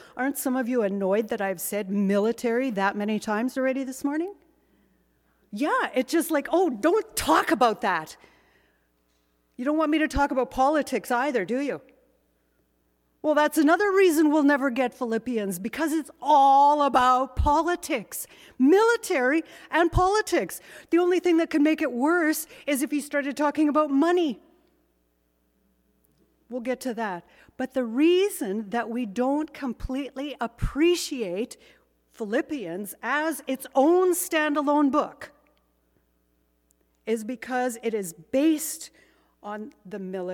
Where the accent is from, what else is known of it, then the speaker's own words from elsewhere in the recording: Canada; I am a citizen of Canada, I'm a Canadian.